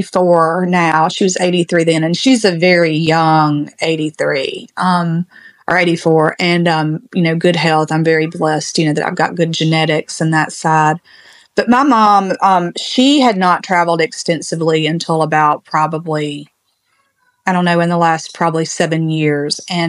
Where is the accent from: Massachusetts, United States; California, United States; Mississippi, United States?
Mississippi, United States; And I'm from Mississippi originally, and I love gas station food. I don't know if anyone else really knows the South and how you can get some really good food in a gas station